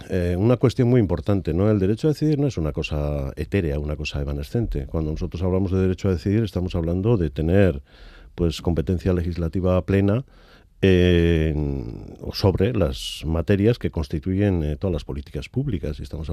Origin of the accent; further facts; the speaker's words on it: Basque Country, Spain; como pueblo vasco que somos